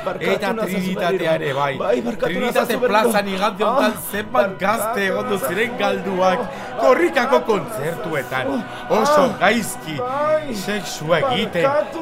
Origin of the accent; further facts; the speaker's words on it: Basque Country, Spain; ni Euskal Herrikoa naiz.